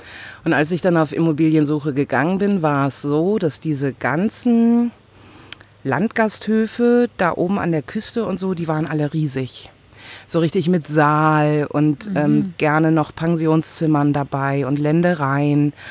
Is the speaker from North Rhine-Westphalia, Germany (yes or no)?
yes; Raden, North Rhine-Westphalia, Germany; born there; Ich bin geboren in, haltet euch fest, Ostwestfalen-Lippe. Altkreis Lübbecke bzw. Landkreis Minden-Lübbecke in einem kleinen Ort namens Raden. Und Raden ist der nördlichste Ort Nordrhein-Westfalens.